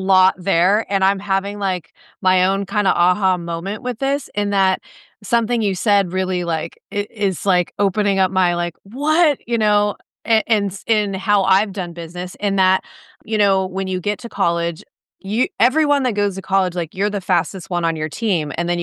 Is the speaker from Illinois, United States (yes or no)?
no; California, United States; Growing up in Southern California, we're huge USC fans